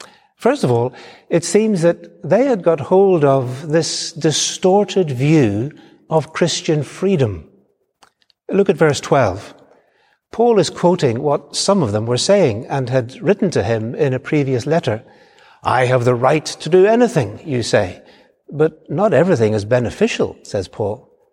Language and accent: English; Belfast, Northern Ireland, United Kingdom; were teenagers, some time ago, growing up in Belfast, Northern Ireland